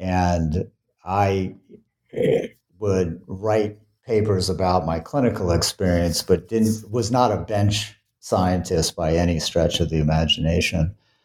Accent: New Orleans, Louisiana, United States; So I grew up in New Orleans, Louisiana.

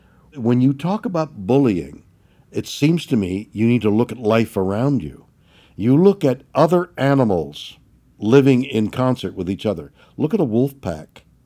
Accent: Montreal, Quebec, Canada; I was brought up in Montreal, Canada.

